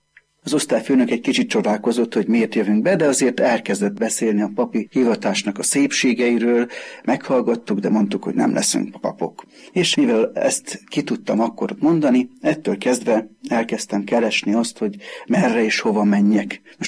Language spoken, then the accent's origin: Hungarian; Kartal, Pest, Hungary; jelenleg Bag és Hévíz György plébánusa. Szülőfalunk Karttal.